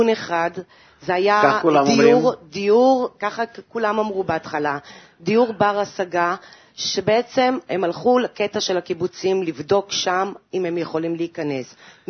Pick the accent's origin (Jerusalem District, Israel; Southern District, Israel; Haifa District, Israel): Southern District, Israel; Ashdod; ערב טוב, אני מאשדוד, אוהבת אתכם אשדוד.